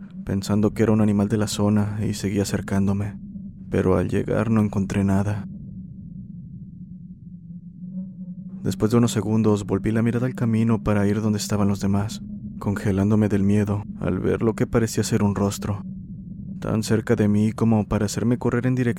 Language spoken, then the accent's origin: Spanish; El Salvador; Esto pasó en mi país, El Salvador.